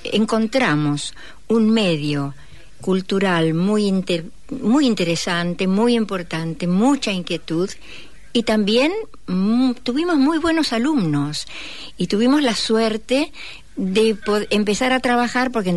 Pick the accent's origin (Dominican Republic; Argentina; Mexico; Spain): Argentina; Rosario, Santa Fe; Yo soy de Rosario.